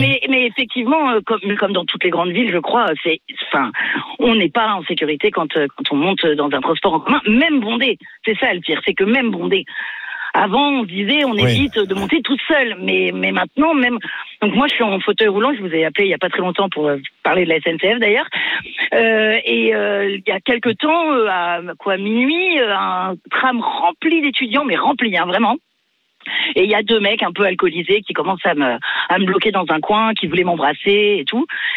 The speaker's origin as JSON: {"language": "French", "town": "Grenoble", "region": "Auvergne-Rhône-Alpes", "country": "France", "lives_now": "Nantes, France", "said": "Après, moi, je viens de Grenoble à la base."}